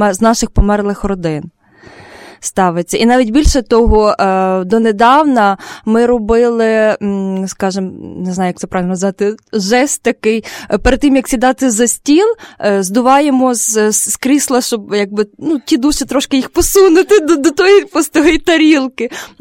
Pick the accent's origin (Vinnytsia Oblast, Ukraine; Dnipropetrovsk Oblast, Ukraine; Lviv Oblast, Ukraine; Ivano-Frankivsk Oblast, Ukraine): Lviv Oblast, Ukraine; я також з Західної України, а саме з Львівщини, і натомість у нас, я є греко-католик, ну, тобто католик східного обряду